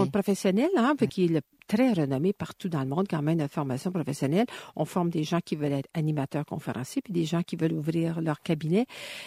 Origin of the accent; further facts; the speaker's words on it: Quebec, Canada; C'est la grande maison familiale chez nous au Québec.